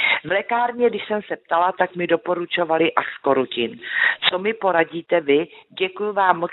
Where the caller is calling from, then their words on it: Plzeň Region, Czechia; jsem posluchačka z Plzeňska.